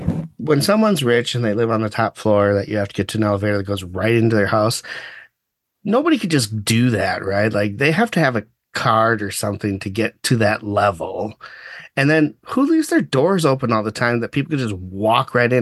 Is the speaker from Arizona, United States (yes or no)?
no; Minnesota, United States; I'm from Minnesota, and I think Minneapolis is a shithole.